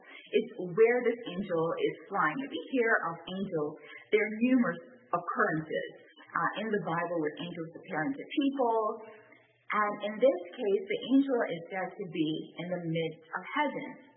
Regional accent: Bahamas; And I'm from the Bahamas.

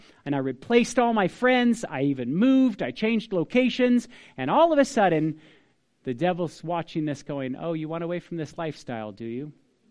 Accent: Paradise, California, United States; I'm this kid from Paradise of California, from all places.

